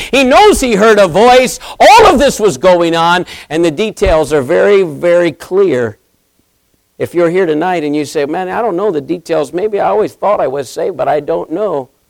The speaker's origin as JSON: {"language": "English", "town": "Winston-Salem", "region": "North Carolina", "country": "United States", "tie": "born there", "said": "I was born in the Baptist hospital in Winston-Salem, North Carolina"}